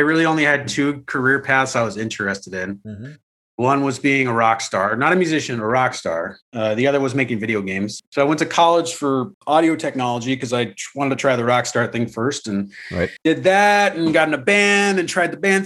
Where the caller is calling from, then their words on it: Altadena, California, United States; I am in Altadena, California, at the far north end of LA County.